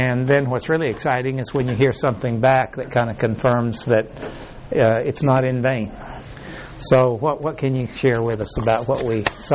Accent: Mexico; I was raised in Mexico. And in Mexico, we were not citizens of Mexico. We were residents, but not citizens.

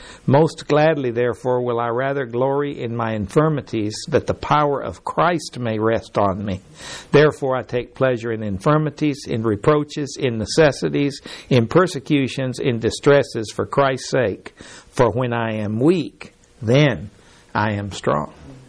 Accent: Mexico; It's really strange that I grew up in Mexico, and it's a century ago in the way things were, on a ranch.

